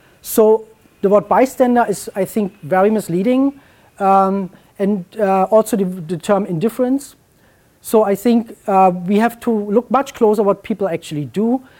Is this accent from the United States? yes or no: no; East Germany, Germany; since I grew up in East Germany, I was kind of much better informed about communist activities